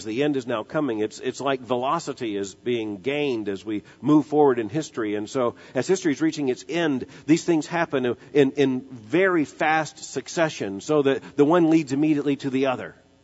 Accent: Florida, United States; As a little boy growing up in Florida, that's when I discovered what roadkill was all about.

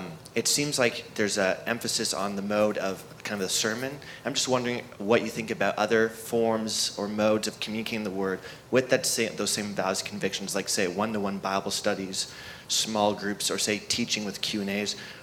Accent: Kenosha, Wisconsin, United States; I'm from Kenosha, Wisconsin.

